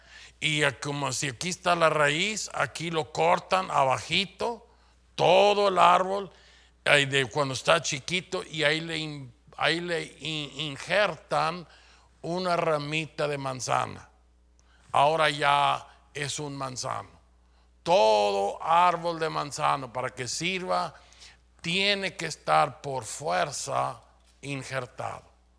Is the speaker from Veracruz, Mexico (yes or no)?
no; Chihuahua, Mexico; mi esposa y yo venimos del estado de Chihuahua en México